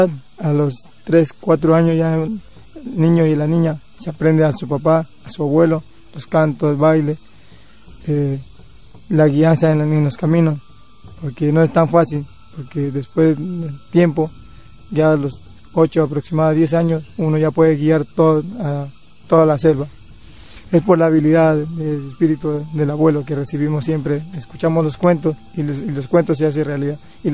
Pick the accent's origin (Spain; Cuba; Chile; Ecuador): Ecuador; somos originarios de la selva, del monte, que se llama Huaurani, la nacionalidad. Los primeros asentados venimos de la provincia de Pastaza, Napo y Orellana.